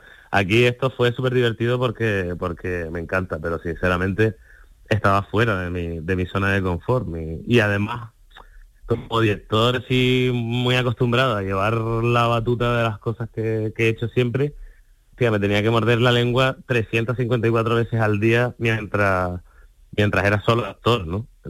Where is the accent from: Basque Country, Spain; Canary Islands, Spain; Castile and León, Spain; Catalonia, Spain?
Canary Islands, Spain; Las Palmas de Gran Canaria; accent: Canarian; Claro, es canario, de Las Palmas de Gran Canaria y mi barrio exactamente, para que no haya dudas de acento.